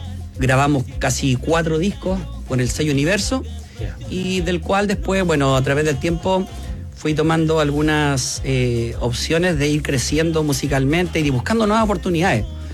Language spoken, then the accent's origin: Spanish; Quinta Normal, Santiago Metropolitan Region, Chile; now in Lampa, Chile; Hoy en día resido en la comuna de Lampa, pero fui nacido y criado en Quinta Normal.